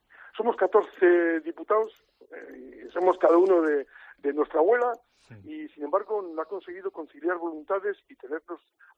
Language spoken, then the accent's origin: Spanish; Reinosa, Cantabria, Spain; en algo tan singular como es mi ciudad, mi pueblo, mi gente, mi familia, mis familias de Reynosa, ¿eh?